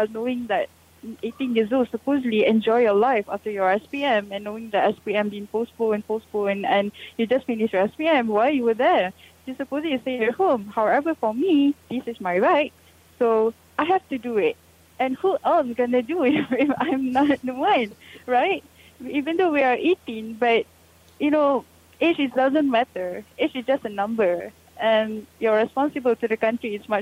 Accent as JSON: {"language": "English", "country": "Malaysia", "said": "this is our right as a youth and our right as a Malaysian citizen."}